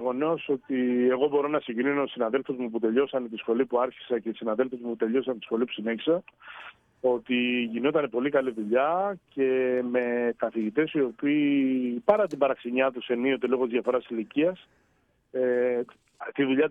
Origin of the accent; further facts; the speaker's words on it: Athens, Attica, Greece; also born or lived in Crete; Μεγάλωσα στην Αθήνα βασικά όμως.